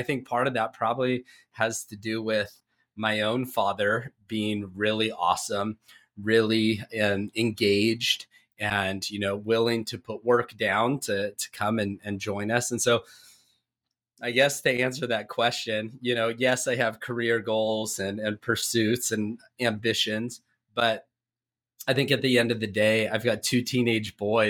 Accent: Ramona, California, United States; So I grew up in San Diego. And I say San Diego because I grew up in a small town, like Northeast County, San Diego, that nobody knows, a little town called Ramona.

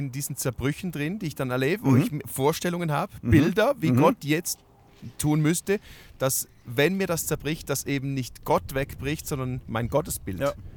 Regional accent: Switzerland; nee, ich bin Schweizer, wir schreien nicht.

